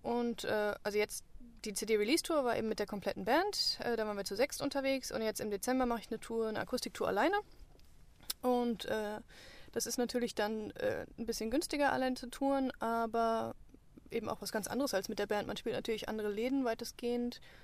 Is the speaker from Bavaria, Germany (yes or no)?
no; Frankfurt, Hesse, Germany; ich komme ja, wie gesagt, aus Frankfurt